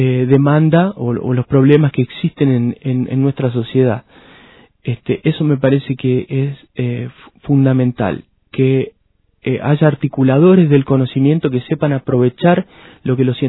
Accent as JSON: {"language": "Spanish", "town": "Reconquista", "region": "Santa Fe", "country": "Argentina", "tie": "born or raised there", "moved": "as an adult", "said": "Yo soy santafesino, del interior de Santa Fe. Hice mi formación elemental en la ciudad de Reconquista, en el norte santafesino. Después estudié biotecnología en Ciudad de Santa Fe. Y después de eso me voy al interior de San Pablo, una ciudad que se llama Campinas"}